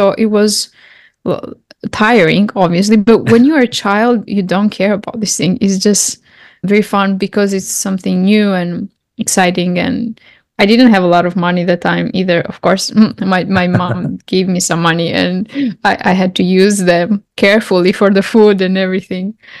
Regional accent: Fier, Fier County, Albania; I am from Albania. I come from a small town in the south called Fieri.

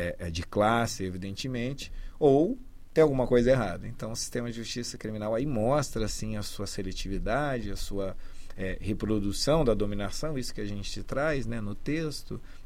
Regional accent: Brazil; claro, eu ali, como brasileiro, né, pensando, ah, mas espera aí, qual a relação, então, né, que nós temos com o vinho?

